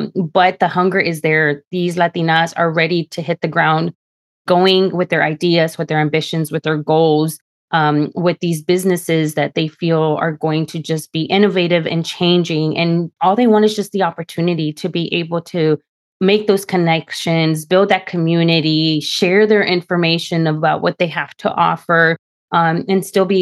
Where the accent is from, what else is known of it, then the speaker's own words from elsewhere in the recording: Texas, United States; also born or lived in Washington, District of Columbia, United States / Dallas-Fort Worth; in the Central Texas area was a little different than what I had seen living in DC, living in the Dallas-Fort Worth area, and also growing up in the Rio Grande Valley.